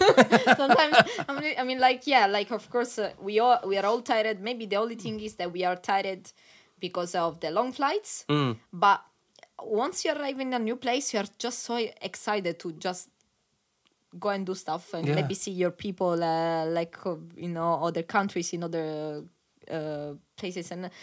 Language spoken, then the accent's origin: English; Catanzaro, Calabria, Italy; So, like, I come from Calabria is my region, but like my city specifically is Catanzaro.